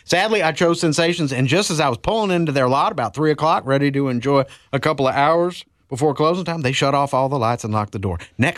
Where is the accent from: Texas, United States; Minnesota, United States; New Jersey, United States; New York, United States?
Texas, United States; Dallas; I'm stuck up. I'm from Dallas.